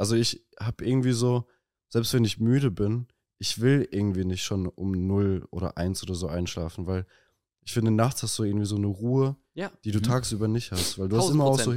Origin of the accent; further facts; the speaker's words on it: Dortmund, North Rhine-Westphalia, Germany; Dortmund.